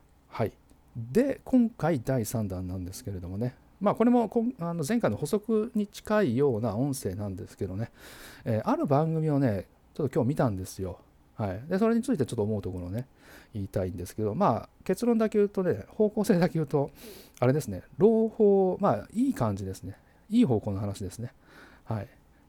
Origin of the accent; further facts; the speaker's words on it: Shiga, Japan; 私、あの滋賀出身でですね